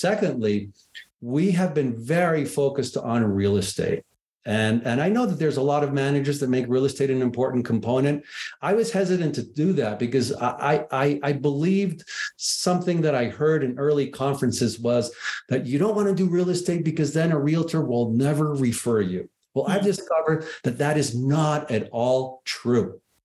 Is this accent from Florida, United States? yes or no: yes; Miami, Florida, United States; Like I'm from Miami, of course, was there 26 years.